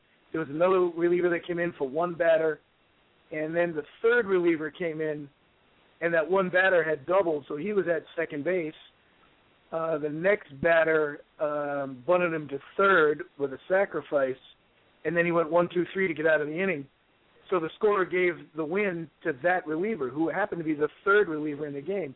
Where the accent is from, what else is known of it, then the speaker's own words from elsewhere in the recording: Rhode Island, United States; And I grew up in Rhode Island, so I was real familiar with that outcome.